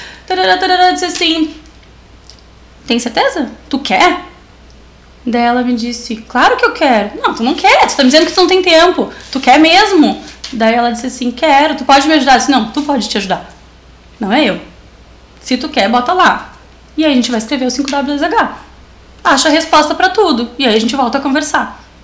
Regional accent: Capão da Canoa, Rio Grande do Sul, Brazil; now in Sapiranga, Brazil; porque eu sou natural de Capão da Canoa

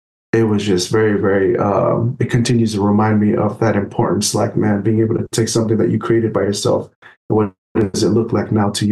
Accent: California, United States; it's a fusion of the music that I grew up here in the Bay Area

